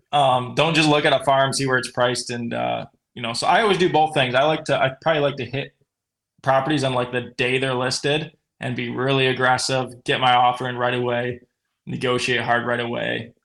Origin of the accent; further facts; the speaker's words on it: Michigan, United States; around my hometown right here. So yeah. I probably have a higher likelihood of shooting a big deer, you know, there. And even if it's on a bait pile, I mean, here, there's no baiting in Michigan.